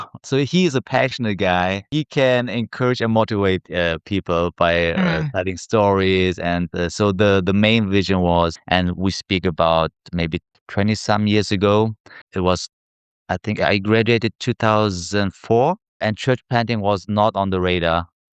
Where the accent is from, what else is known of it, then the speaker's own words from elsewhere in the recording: Frankfurt, Hesse, Germany; I was born and raised in Frankfurt, Germany. Even my name is typically German. … is not the Korean name. But yeah, I have a Korean passport